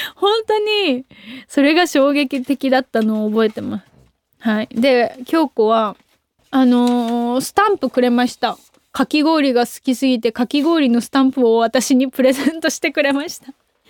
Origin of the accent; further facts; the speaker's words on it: Kansai, Japan; 私関西人なので、もうユニバはもう本当に年パスも持ってたし、お家、小学生の時学校終わってから友達とかみんなで行ったりとかしてました。